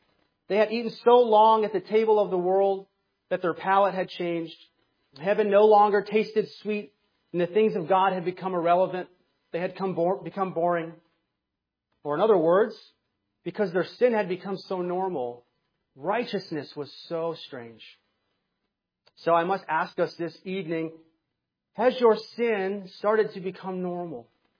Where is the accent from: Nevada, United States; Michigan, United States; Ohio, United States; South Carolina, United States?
Michigan, United States; When we were growing up in Michigan, every year we would go to Lake Michigan